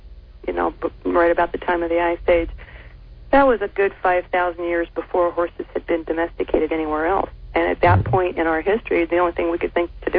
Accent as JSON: {"language": "English", "region": "West Coast", "country": "United States", "tie": "born or raised there", "said": "You know, it's funny because I grew up in the West Coast, and once or twice we took those, you know, required road trips in the 60s and early 70s"}